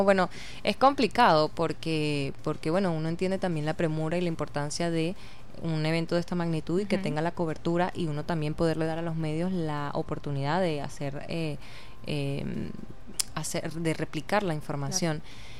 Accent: Venezuela; esta fiesta es un espacio para mirarnos y reflejarnos como venezolanos

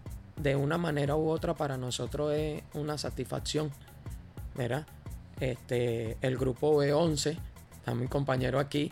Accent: Venezuela; Pero para eso somos los venezolanos.

